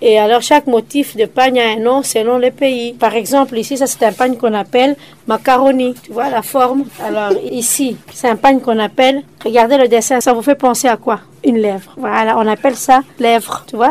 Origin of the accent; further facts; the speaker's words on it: Kananga, Kasaï-Central, DR Congo; Ma maman, elle avait un grand magasin à Kananga, là où j'ai grandi, elle vendait du pagne.